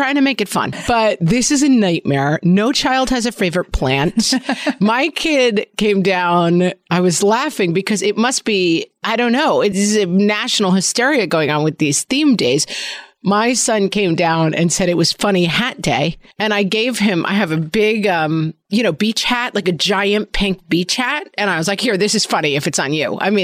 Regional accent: Ireland; Yes, we're both Irish people.

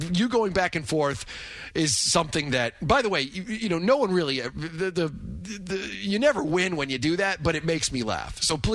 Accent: Boston, Massachusetts, United States; I'm from Boston, so could never be Mike Felger.

